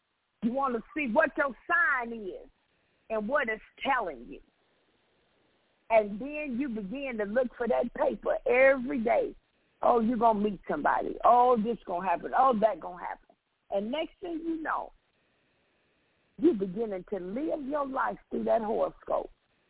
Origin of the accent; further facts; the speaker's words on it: Chicago, Illinois, United States; I'm from Chicago.